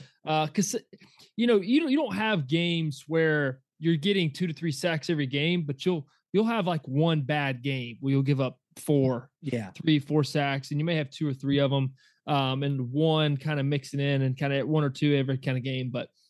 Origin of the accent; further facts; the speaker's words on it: Georgia, United States; And especially for him and myself, growing up in Georgia